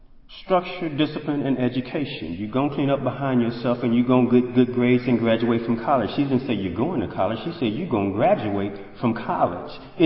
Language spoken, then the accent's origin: English; Indianapolis, Indiana, United States; also born or lived in Chicago; now in Atlanta, United States; I moved down to Atlanta. I grew up in Indianapolis, Indiana, born and raised in Chi-Town. Right? I grew up in Indianapolis.